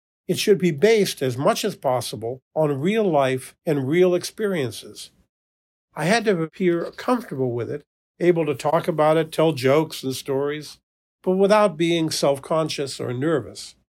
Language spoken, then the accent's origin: English; Northeast, United States; But I was from the Northeast where, "So what do you do for work?" is usually one of the first questions when you meet someone.